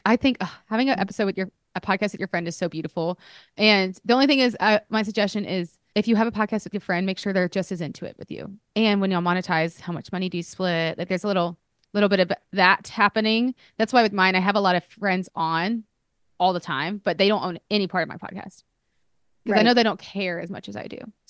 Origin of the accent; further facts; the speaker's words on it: Alabama, United States; I grew up in Alabama and I grew very, very ignorant.